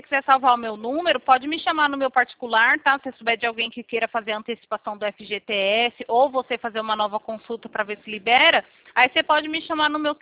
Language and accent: Portuguese; Botujuru, São Paulo, Brazil; Eu sou de Botujuru. Mas eu trabalhava lá em Morato.